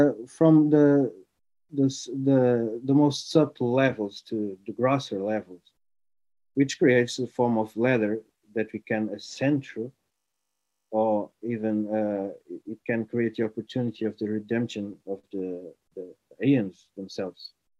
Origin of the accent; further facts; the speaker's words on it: Portugal; English is a second language; I am from Portugal, as it has been said. You might notice it from my accent.